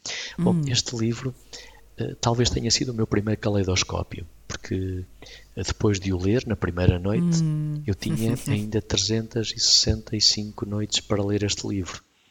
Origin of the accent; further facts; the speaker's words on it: Coimbra, Centro, Portugal; ia para o norte, portanto vinha de Lisboa para o norte, parava em Coimbra, onde nós vivíamos, onde eu ainda vivo